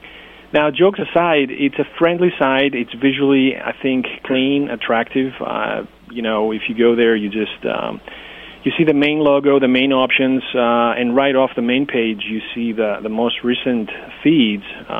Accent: Greece; English is a second language; As I said, I'm from Greece. I needed to maintain the touch with, my language, my culture.

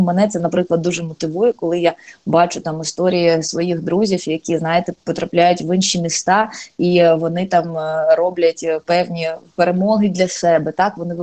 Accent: Mariupol, Donetsk Oblast, Ukraine; яка приїжджала в Маріуполь, яка щиро закохалася в Маріуполь під час проведення в моєму рідному місті Гогольфесту.

